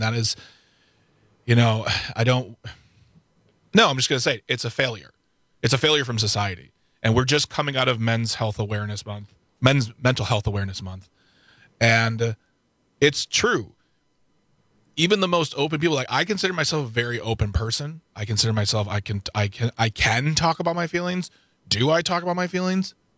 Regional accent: Midwest, United States; being a man, being a Midwesterner, being of a certain age

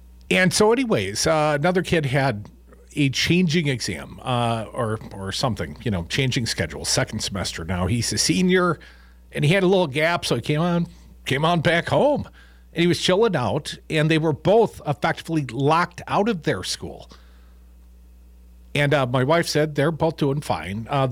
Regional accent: Madison, Wisconsin, United States; I live in the upper Midwest. I grew up in Madison, Wisconsin.

